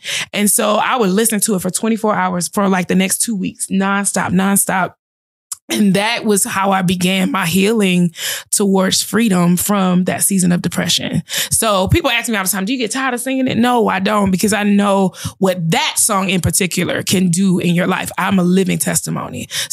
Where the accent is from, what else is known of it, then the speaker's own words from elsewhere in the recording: Georgia, United States; The testimony behind that song is one night I was down south in Georgia. I'm from Georgia.